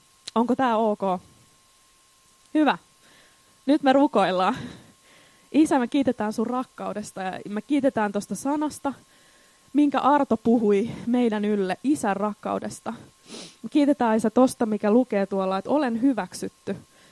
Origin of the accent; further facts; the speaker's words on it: Järvenpää, Uusimaa, Finland; ja mä tuun Järvenpäästä.